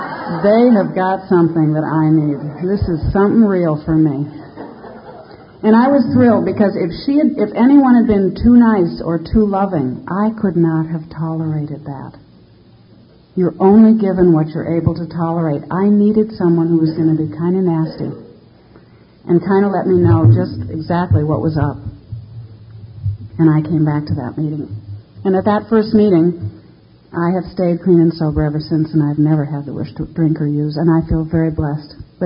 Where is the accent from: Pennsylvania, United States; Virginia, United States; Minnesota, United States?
Minnesota, United States; I went to Europe as a graduation present. That's what you did. I grew up in Minnesota.